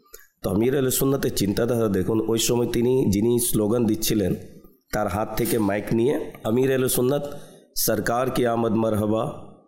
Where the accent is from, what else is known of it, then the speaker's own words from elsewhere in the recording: Bangladesh; এরপর বললাম আমি বাংলাদেশ থেকে এসেছি, হুজুর আপনিও বাংলাদেশে তাশরিফ নিয়ে চলুন